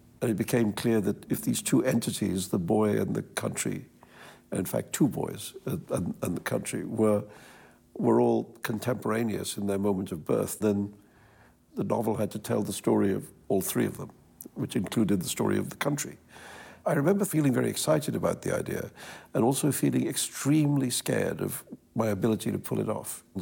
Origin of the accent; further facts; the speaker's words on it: Mumbai, Maharashtra, India; I would use my own memories of growing up in Bombay as the material for